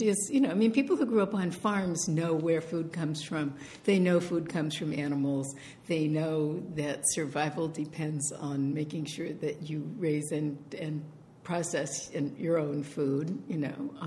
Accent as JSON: {"language": "English", "region": "Maine", "country": "United States", "tie": "born or raised there", "said": "I was raised on a chicken farm in Maine."}